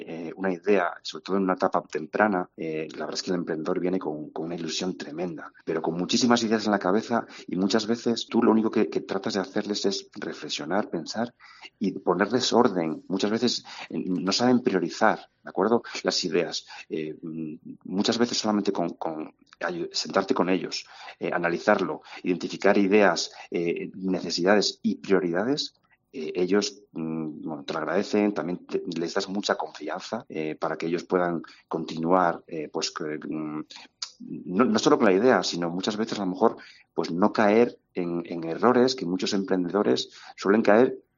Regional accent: Cantabria, Spain; moved away; Pues la verdad es que, mira, yo salí muy joven de la Tierruca. Y con una espinita clavada en el corazón. Hace 25 años no era tan fácil encontrar proyectos interesantes, oportunidades, desarrollar talento en Cantabria. Y yo partí muy joven fuera.

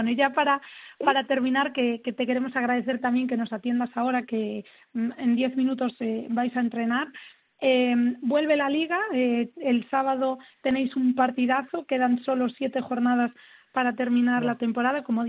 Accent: Brazil; Spanish is a second language; porque como brasileña ya se lo decimos

